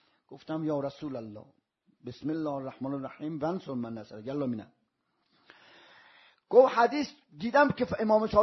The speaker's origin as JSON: {"language": "Persian", "region": "Isfahan", "country": "Iran", "said": "گفتم من ایرانی. گفت وین ایران؟ گفتم اصفهانی."}